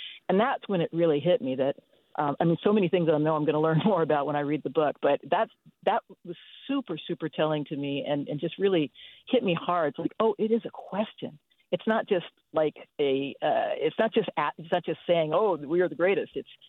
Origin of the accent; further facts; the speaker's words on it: Berkeley, California, United States; I grew up in Berkeley